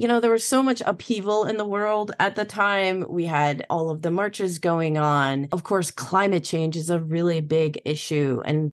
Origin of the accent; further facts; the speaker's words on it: Illinois, United States; Since I grew up in Illinois, I'm really, really, really partial to the science museums in Chicago.